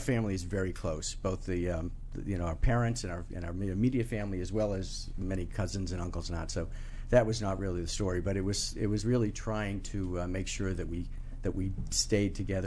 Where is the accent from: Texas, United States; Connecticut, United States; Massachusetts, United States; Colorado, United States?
Massachusetts, United States; Boston; I grew up in the Boston area.